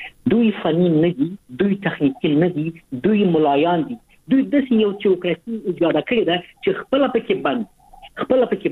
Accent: Afghanistan; مونږ نه افغانان یو نه باندې وطن دی

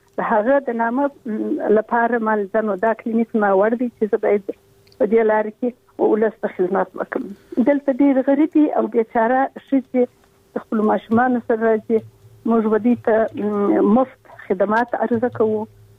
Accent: Afghanistan

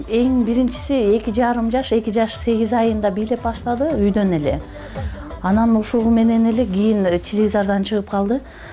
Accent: Talas Region, Kyrgyzstan; now in Bishkek, Kyrgyzstan; Биз өзүбүз Бишкекте турабыз, Таластан болобуз.

